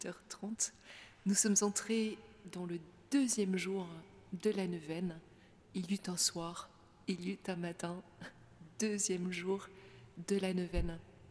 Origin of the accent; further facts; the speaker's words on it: Brussels, Belgium; born there; Moi, je suis né à Bruxelles. Je pense que ça m'a marqué, c'est évident.